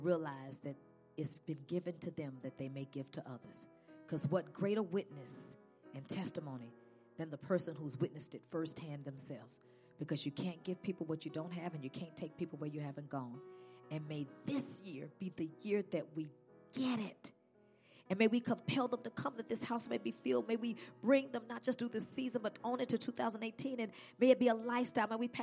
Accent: the South, United States; I'm from the South. We cook extra in case people come by. And I was raised that way.

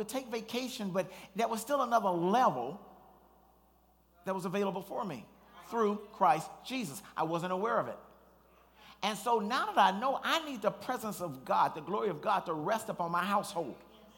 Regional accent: Compton, California, United States; I really made a decision when I was growing up in Compton, running from gangs, and people pulling guns on me and all that, that when I become a man, I'm not going to live here.

